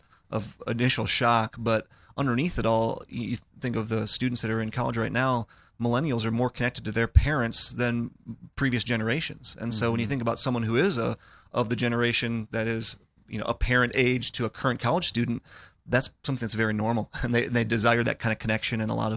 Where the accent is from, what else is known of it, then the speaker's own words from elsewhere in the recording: Midwest, United States; It would be a little bit different here than where I grew up in the Midwest.